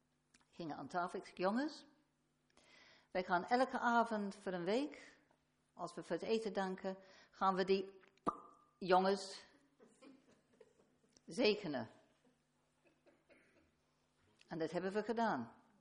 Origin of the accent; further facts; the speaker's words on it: England, United Kingdom; Oké, we zijn Nederlandse staatsburgers. Ik ben nog een Engelse staatsburger. Mag daar niet stemmen, maar ik ben Engelse staatsburger.